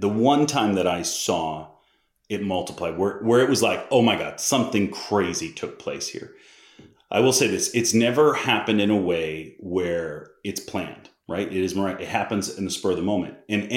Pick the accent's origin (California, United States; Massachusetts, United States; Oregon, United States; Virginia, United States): Massachusetts, United States; I'm from Massachusetts, right? So I grew up in I have a Harvard educated grandfather.